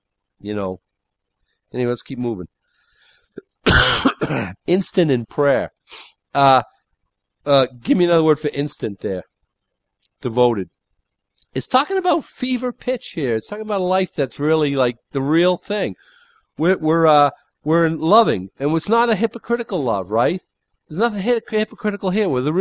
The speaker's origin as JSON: {"language": "English", "country": "United States", "said": "I'm an American, for goodness sake."}